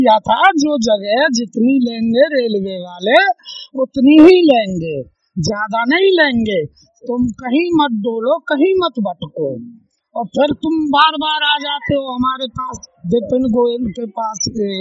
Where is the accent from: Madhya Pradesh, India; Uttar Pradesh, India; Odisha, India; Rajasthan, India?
Rajasthan, India; Bharatpur; now in Delhi NCR, India; हमें राजस्थान, भरतपुर।